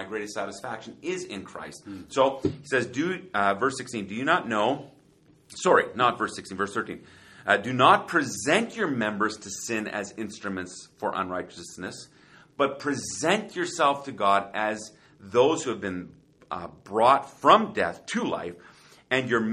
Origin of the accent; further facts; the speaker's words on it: Germany; now in Winnipeg, Canada; I grew up in Germany